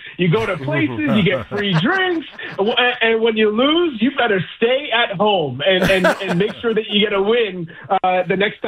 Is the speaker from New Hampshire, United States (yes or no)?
yes; Manchester, New Hampshire, United States; For me, I grew up in Manchester, New Hampshire. I went to Boston College. New England is my home. It's in my blood.